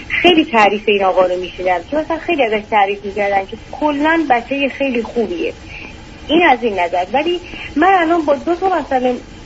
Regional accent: Iran; بالاخره ما ایرانی هستیم، یه رسم و رسوماتی داریم

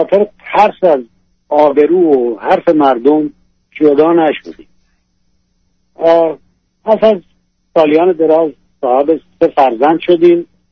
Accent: Iran; now in United States; تا 7 سال پیش که از ایران به آمریکا اومدیم

